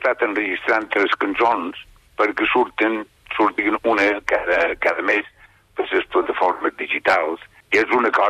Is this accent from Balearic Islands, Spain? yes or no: yes; Vilafranca de Bonany, Balearic Islands, Spain; no només a Catalunya, sinó a les Balears, i especialment al meu poble de Vilafranca de Bonany.